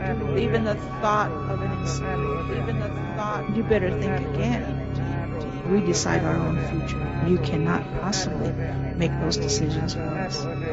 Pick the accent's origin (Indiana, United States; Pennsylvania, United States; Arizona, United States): Arizona, United States; Kaibab; I'm from Kaibab, Arizona. I was born on the Kaibab Paiute Reservation, March the 21st, 1920.